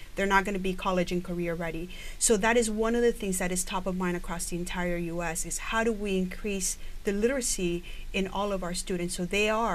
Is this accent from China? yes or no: no; Nicaragua; now in United States; I am an immigrant from Nicaragua